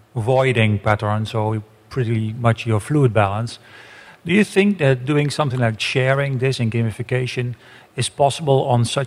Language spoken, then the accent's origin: English; Netherlands; I'm from the Netherlands. I'm a urologist.